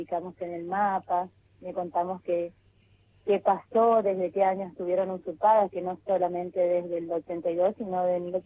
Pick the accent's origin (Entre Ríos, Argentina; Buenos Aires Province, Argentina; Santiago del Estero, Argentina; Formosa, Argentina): Formosa, Argentina; now in Tierra del Fuego, Argentina; Yo soy de la ciudad de Formosa.